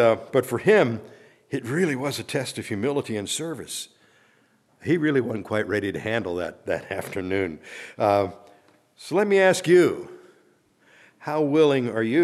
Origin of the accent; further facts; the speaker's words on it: Ephrata, Pennsylvania, United States; we did a combined retreat with Reformed Presbyterian Church in my hometown in Ephrata, Pennsylvania